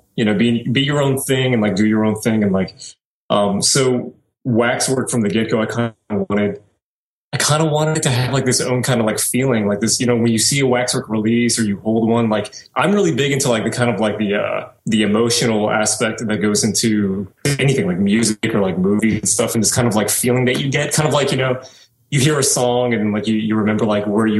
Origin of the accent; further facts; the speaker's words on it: New Orleans, Louisiana, United States; born and raised in New Orleans, for better or worse, I'm from the South.